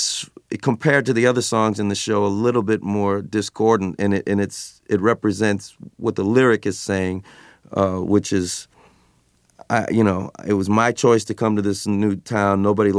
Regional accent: the South, United States; We're both from the South.

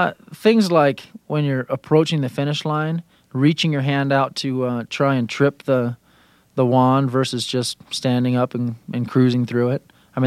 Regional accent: Bend, Oregon, United States; also born or lived in Vail, Colorado; I was born in Colorado, in Vail, Colorado, but grew up in Bend, Oregon, and was an avid skateboarder in elementary and junior high.

